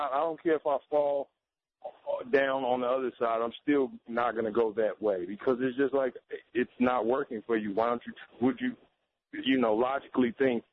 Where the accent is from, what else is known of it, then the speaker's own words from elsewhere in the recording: Chicago, Illinois, United States; I actually grew up on the west side of Chicago, where my parents moved quickly in the 90s